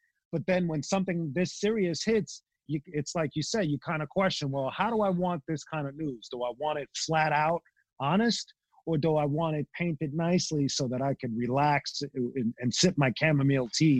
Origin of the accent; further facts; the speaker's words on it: Brooklyn, New York, United States; Growing up in Brooklyn, I understand all of them.